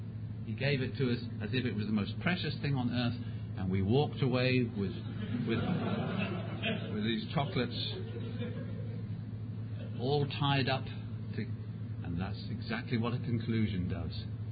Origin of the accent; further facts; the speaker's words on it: Pakistan; born there; I was born in Pakistan, some of you know that, except it wasn't Pakistan then, but that's what I have to write in my passport. It was British India.